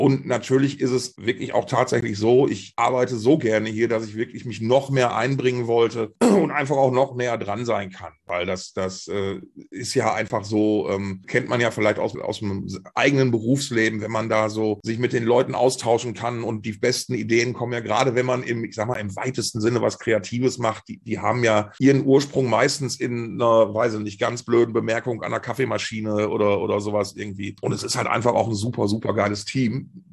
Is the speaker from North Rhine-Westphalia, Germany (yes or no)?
yes; Essen, North Rhine-Westphalia, Germany; Essen-Altenessen, born and raised.